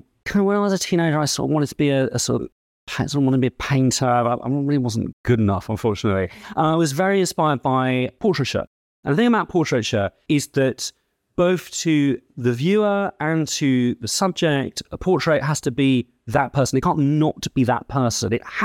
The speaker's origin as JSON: {"language": "English", "country": "United Kingdom", "said": "I suppose I'm British and Jewish."}